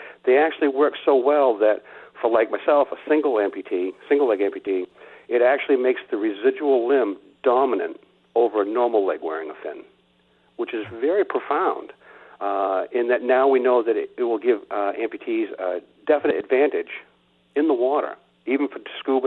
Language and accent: English; Mount Desert Island, Maine, United States; and I grew up down on Mount Desert Island, enjoyed swimming